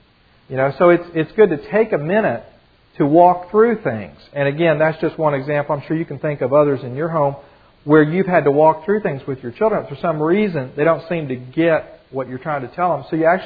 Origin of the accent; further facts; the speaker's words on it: the South, United States; We're from the South, so our children say yes, sir, and yes, ma'am.